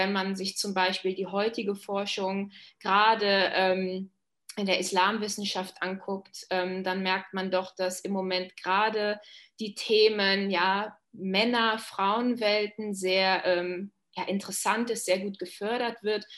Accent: Germany; ich bin ja Deutsche, dementsprechend ja, sind meine Großeltern Christen und ja, Ich bin in einem christlichen Umfeld aufgewachsen

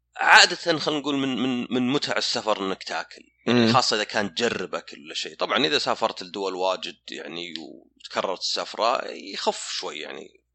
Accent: Saudi Arabia; وعلى فكرة هذا شيء كذا غريب عندنا في السعودية

